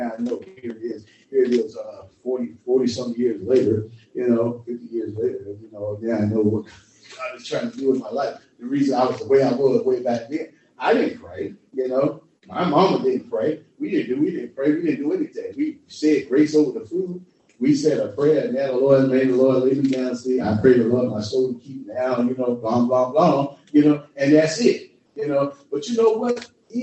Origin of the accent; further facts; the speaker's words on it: Boston, Massachusetts, United States; Because I came from Beantown, man, and my life was like rolled up in the project. We was in the hood, and we did all the hood stuff.